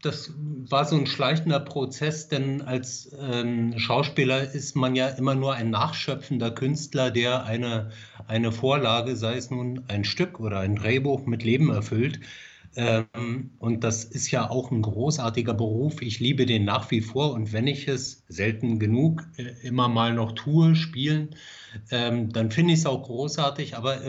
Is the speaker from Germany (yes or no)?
yes; Berlin, Germany; born there; also ich bin in Berlin geboren. Mein Vater ist Syrer, stammt aus Syrien.